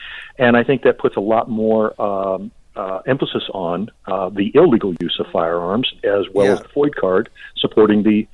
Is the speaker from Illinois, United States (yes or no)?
yes; Illinois, United States; I grew up in Illinois, and there's a firearm owner's identification program there